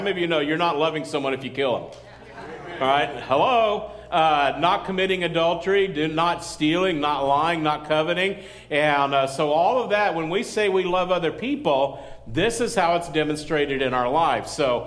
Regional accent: Midland, Texas, United States; and I grew up in West Texas in Midland, and I don't even know how old I was, like 7 or 8 or something like

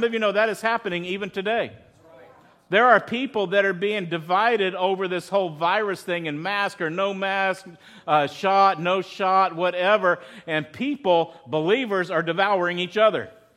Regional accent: Texas, United States; And like I grew up in West Texas and there were thorns everywhere.

